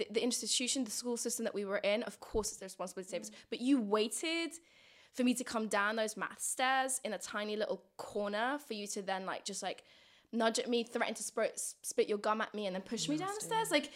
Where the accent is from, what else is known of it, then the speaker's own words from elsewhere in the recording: Kabul, Afghanistan; Because I'm Afghan. I was born in Kabul, Afghanistan